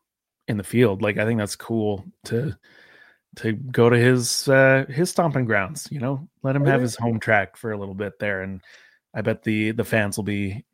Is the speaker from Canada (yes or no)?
yes; Canada; I'm Canadian.